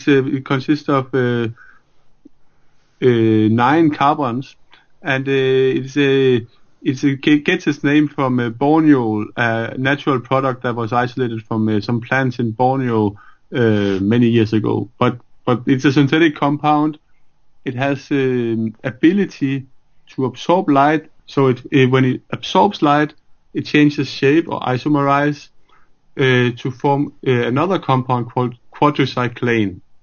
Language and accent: English; Copenhagen, Capital Region of Denmark, Denmark; also born or lived in Berkeley, United States; now in Sweden; I studied originally in Copenhagen, where I'm from Copenhagen in Denmark. But after my PhD, I moved to the US to Berkeley in California